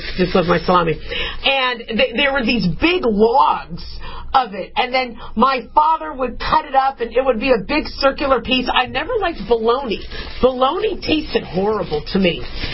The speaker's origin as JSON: {"language": "English", "country": "United States", "said": "as a married woman, as an American."}